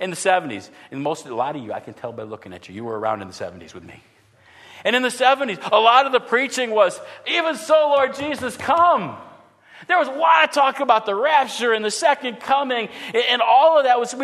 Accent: New York, United States; You know, I came from New York State.

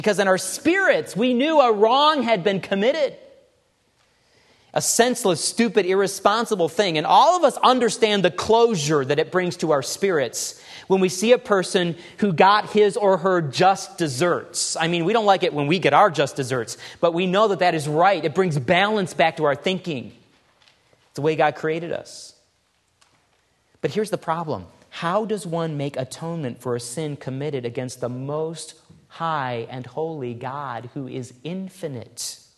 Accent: Detroit, Michigan, United States; Growing up in the Detroit area, there was a small gang of boys who decided one dark night to go on a rampage in our subdivision

